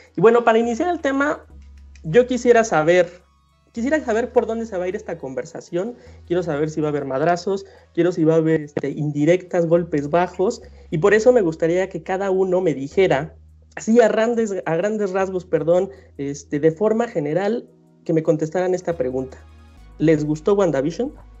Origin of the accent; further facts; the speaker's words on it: Pachuca, Hidalgo, Mexico; Mi amigo, desde que teníamos 3 años de edad, compartimos el lonche, porque nosotros somos de Pachuca.